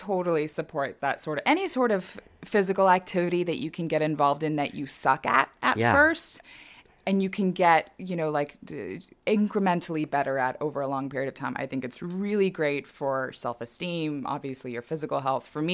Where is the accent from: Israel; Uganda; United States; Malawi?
United States; Laredo, Texas; I grew up in Laredo. I grew up with, the machismo culture.